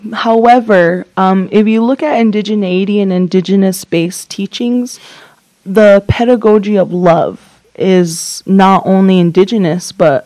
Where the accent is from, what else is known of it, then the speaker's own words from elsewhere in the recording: Santo Domingo Pueblo, New Mexico, United States; Yes, I am from Santo Domingo Pueblo. I actually graduated from Bernalillo High School and now work back at the high school.